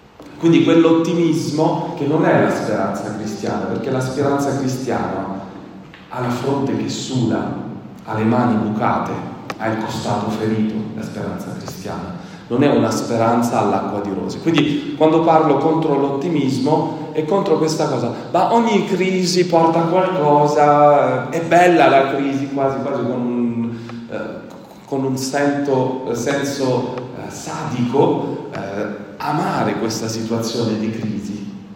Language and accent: Italian; France; vengo dalla Francia, quindi da qua vicino